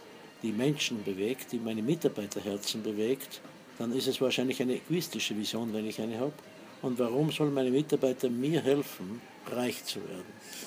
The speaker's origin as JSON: {"language": "German", "region": "Upper Austria", "country": "Austria", "tie": "born or raised there", "said": "Wo ich aufgewachsen bin, ja."}